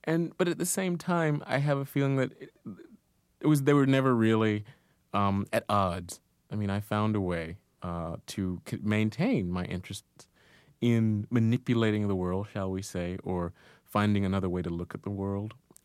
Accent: North Carolina, United States; you didn't see any writers when you were growing up in Duplin County.

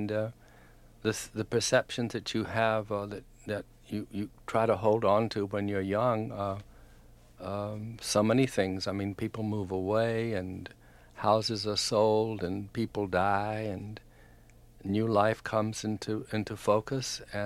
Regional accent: the South, United States; I was raised on stories of I'm a Southerner, and my family have been in the area that I was born in for many, many years.

